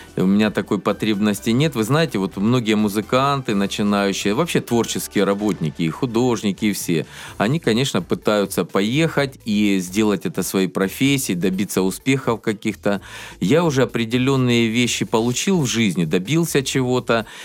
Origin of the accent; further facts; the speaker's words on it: Rostov Oblast, Russia; я здесь, на Дону, я здесь родился.